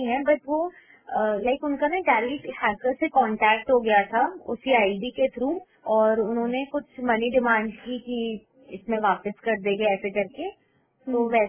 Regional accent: Bilaspur, India; और मैं बिलासपुर की निवासी हूँ।

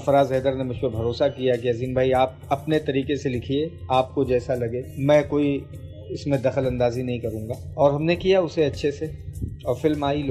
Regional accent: Jaunpur, Uttar Pradesh, India; now in Mumbai, India; मैं यूपी में एक ज़िला है जिसका नाम है जौनपुर, मैं वहाँ का रहने वाला हूँ और काफ़ी अरसे से मुंबई में रहता हूँ।

